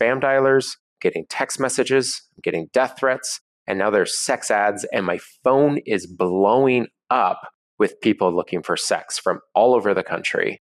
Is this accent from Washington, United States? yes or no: yes; Seattle, Washington, United States; because I'm in my hometown of Seattle doing what I love to do with the scholarship program.